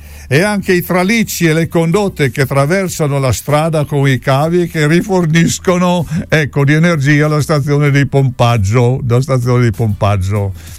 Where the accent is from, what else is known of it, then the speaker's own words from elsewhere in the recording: Mena di Cavazzo, Friuli-Venezia Giulia, Italy; born there; io sono nato a Mena di Cavazzo, sulla sponda quasi del lago